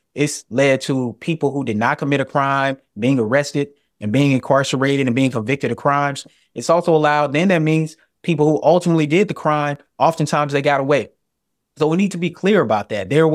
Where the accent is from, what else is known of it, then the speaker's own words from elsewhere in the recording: the South, United States; Well, one thing I know, being a Southerner, is that on the East Coast, you might could cuss at a police officer and they don't think twice about it.